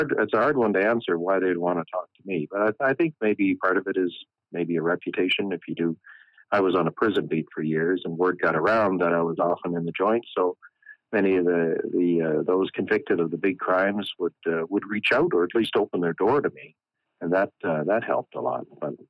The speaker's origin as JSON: {"language": "English", "town": "Campbellton", "region": "New Brunswick", "country": "Canada", "said": "And I'm from Campbellton. So I really get excited when I'm in my rental and I'm driving north from Bathurst on that highway."}